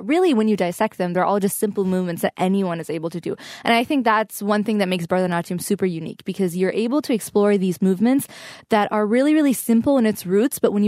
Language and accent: English; Wisconsin, United States; I think one thing that I struggled with being an Indian American, growing up in Wisconsin is finding a balance between my two identities.